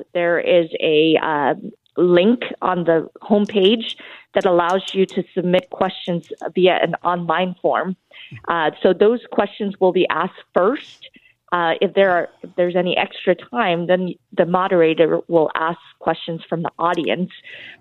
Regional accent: Guatemala; born there; first language Spanish; English is a second language; Sí, se puedo hablar en español. That's my very first language. I was born in Guatemala, so Spanish is my first language, followed by Chinese and English.

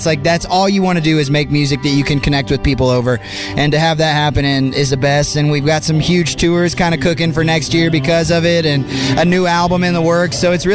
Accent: Texas, United States; I grew up in Texas kind of idolizing

